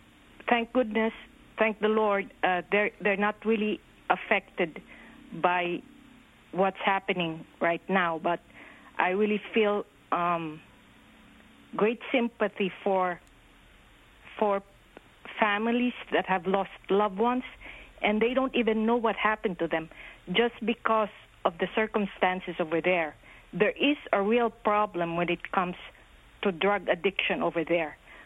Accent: Philippines; now in Hoboken, United States; I'm a Filipina. I moved here in 88. And I'm proud to be an American, but I still have relatives and friends in the Philippines.

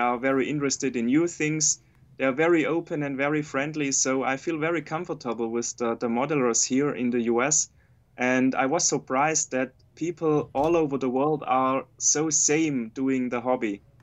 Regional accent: Stuttgart, Baden-Württemberg, Germany; I come from Stuttgart.

